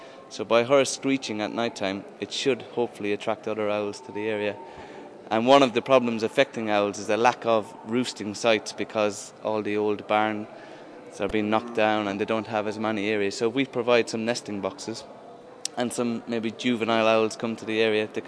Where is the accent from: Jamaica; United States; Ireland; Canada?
Ireland; Kilkenny, Leinster; I'm from Kilkenny in South East Ireland.